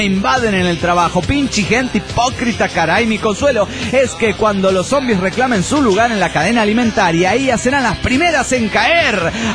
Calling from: Cancún, Quintana Roo, Mexico; de Cancún, Quintana Roo.

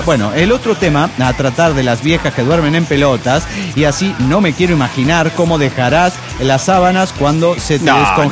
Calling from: Tijuana, Baja California, Mexico; de Tijuana.

